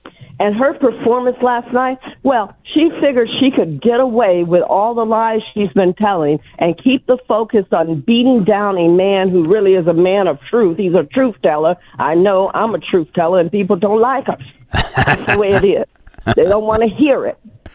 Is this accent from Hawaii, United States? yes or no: no; Chicago, Illinois, United States; now in Georgia, United States; Originally, I'm from Chicago.